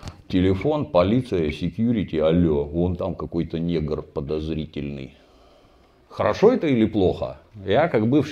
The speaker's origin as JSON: {"language": "Russian", "region": "Saint Petersburg", "country": "Russia", "tie": "born or raised there", "said": "Я там родился и вырос в Купчино."}